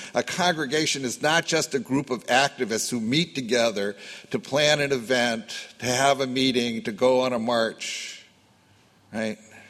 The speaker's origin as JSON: {"language": "English", "town": "Youngstown", "region": "Ohio", "country": "United States", "tie": "born or raised there", "said": "I grew up in Youngstown, Ohio. I was just back at my 50th high school reunion."}